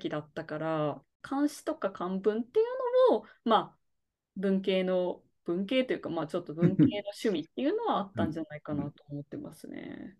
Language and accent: Japanese; Kochi, Japan; 私の地元高知県が最初舞台なんですけど、